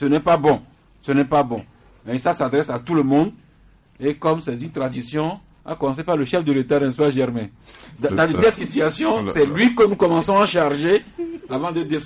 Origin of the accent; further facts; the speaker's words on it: Togo; Nous sommes togolais et fiers de l'être